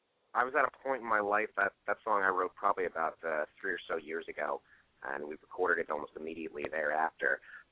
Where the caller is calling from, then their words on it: Manhattan, New York, United States; I'm calling in from my cell phone, actually. My apartment is in Manhattan.